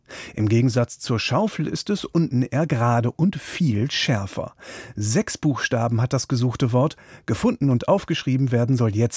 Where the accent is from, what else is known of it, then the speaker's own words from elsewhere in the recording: Northern Germany, Germany; Ja, so nennt man das nämlich bei uns in Norddeutschland.